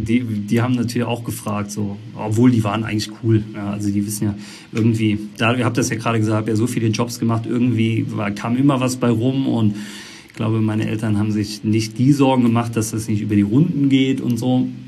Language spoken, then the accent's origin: German; Eisenschmitt, Rhineland-Palatinate, Germany; ich komme aus der Eifel, Eisenschmidt, der Ort, ich versuche den auch immer zu promoten, der so klein, 250 Einwohner